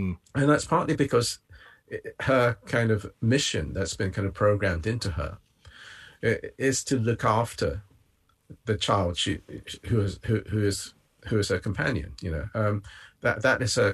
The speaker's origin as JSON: {"language": "English", "country": "Japan", "tie": "born or raised there", "second_language": "English", "said": "the earliest memory I have of those words, Nobel Sho, was when I was still in Japan. I didn't speak English, and I was looking at a picture book"}